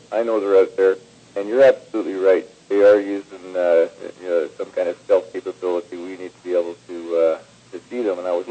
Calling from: Canada; … in Canada. How you doing?

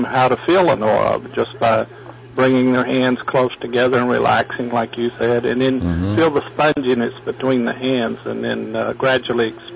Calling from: Kentucky, United States; Yes, this is … from Kentucky, Jerry.

